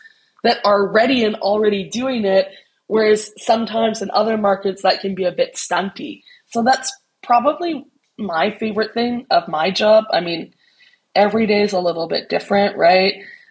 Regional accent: Canada; also born or lived in New York; now in Singapore; And I love New York, though I'm a Canadian. I'm told my accent has been lost a little bit by my family.

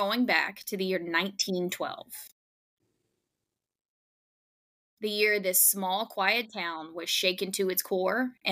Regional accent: Iowa, United States; I'm from Iowa, and I know about it.

